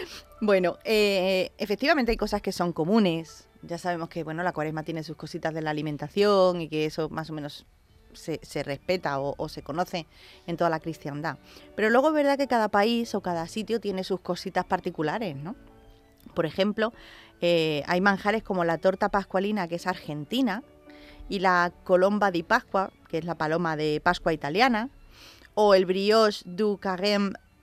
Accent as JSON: {"language": "Spanish", "town": "Madrid", "region": "Community of Madrid", "country": "Spain", "tie": "born or raised there", "said": "yo de pequeña recuerdo que en Madrid era una celebración más en el tiempo de carnaval, justamente antes de la cuaresma."}